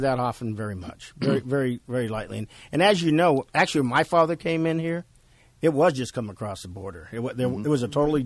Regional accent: Los Angeles, California, United States; born there; I'm actually from Los Angeles, born just a few miles south of here.

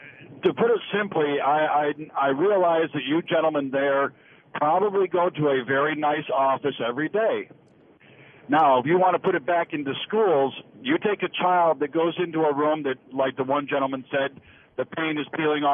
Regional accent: Mishawaka, Indiana, United States; The reason I deal with this is because back in my hometown of Mishawaka, Indiana, we did this.

